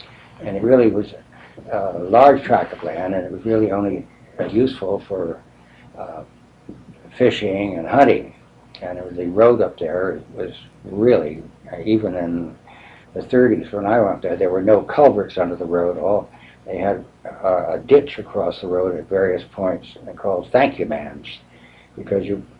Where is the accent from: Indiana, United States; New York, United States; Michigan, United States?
New York, United States; Brewster; also born or lived in White Plains; Well, I was born in White Plains, New York in 1922, and 2 years later, my family moved to Brewster, New York.